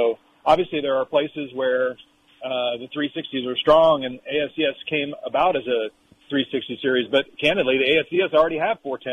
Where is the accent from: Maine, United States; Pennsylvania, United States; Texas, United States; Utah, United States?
Texas, United States; particularly in the middle of the country where I grew up in Texas, and all across the country with the 14 regions.